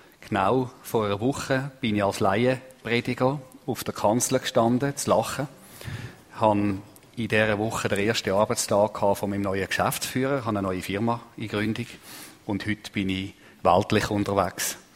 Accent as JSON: {"language": "German", "country": "Switzerland", "tie": "born or raised there", "said": "Ich bin in Zelk aufgewachsen, an der Grenze zum Thurgau. Sehr traditionsreiches Dorf oder am Flecken, sagt man. Und die Jugend in einem Pfarrhaus"}